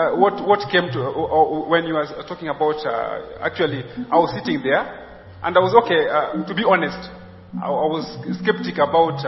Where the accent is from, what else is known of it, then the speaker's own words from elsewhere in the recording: Kenya; Okay, I'm a Luo. I'm a Kenyan, a Luo.